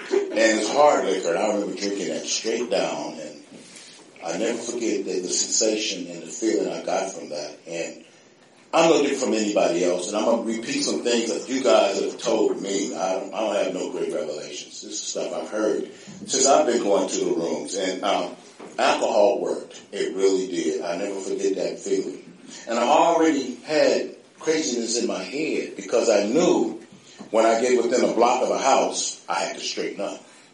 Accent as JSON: {"language": "English", "town": "Oakland", "region": "California", "country": "United States", "tie": "born or raised there", "said": "I was raised right out here, and I was raised in Oakland. Never came to North Oakland much, but I'm here now. I actually live in North Oakland, grew up in East Oakland."}